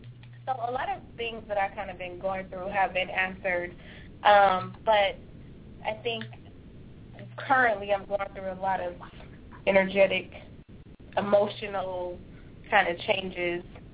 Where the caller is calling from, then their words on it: California, United States; And I'm calling from California.